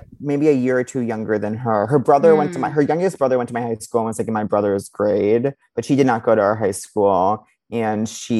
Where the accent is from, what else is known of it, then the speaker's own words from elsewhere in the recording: New York, United States; And so, I grew up on Long Island. I'm standing there, 10 years old, cast on my wrist.